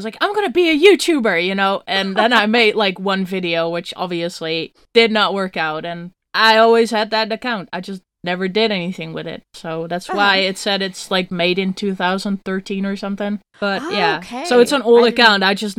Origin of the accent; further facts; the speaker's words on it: Netherlands; English is a second language; moved away; also born or lived in Switzerland; Growing up in Holland, it never really felt like home. Even though I'm obviously Dutch.